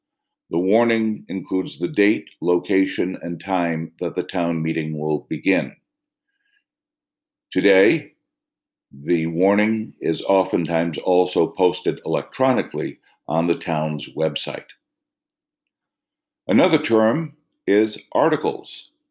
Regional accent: Hubbardston, Massachusetts, United States; In addition to teaching, I am also an elected official in my hometown of Hubbardston, Massachusetts.

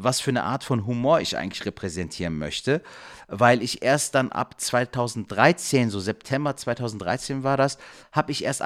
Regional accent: Cologne, North Rhine-Westphalia, Germany; bin aus Köln

